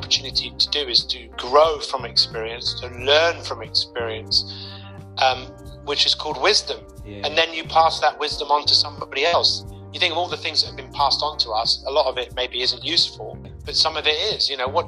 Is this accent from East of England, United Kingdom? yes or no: no; Hampstead, London, United Kingdom; I grew up in northwest London, which is even just as beautiful. You know, I grew up in Hampstead. Hampstead Garden Suburb is one of the most affluent areas on earth. Middle class family.